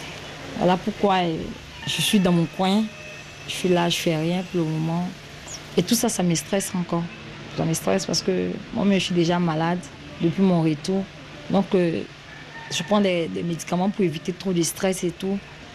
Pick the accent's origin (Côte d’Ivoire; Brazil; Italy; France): Côte d’Ivoire; Daloa, Sassandra-Marahoué; Comme moi, je suis de Daloa.